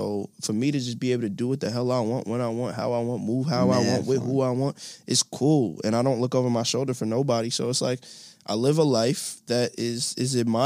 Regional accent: Brooklyn, New York, United States; I'm from Clinton Hills. Let's stop, man. Home

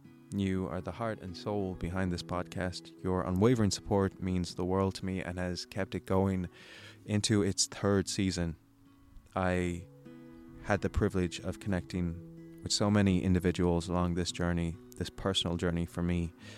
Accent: Ireland; accent: American; I have such a thick American accent and I'm from Ireland

